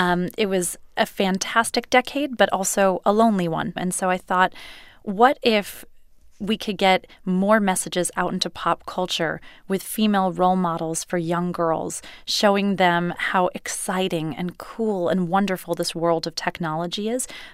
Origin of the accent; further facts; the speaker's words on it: New York City, New York, United States; Growing up in New York, I never felt conscious about being a woman.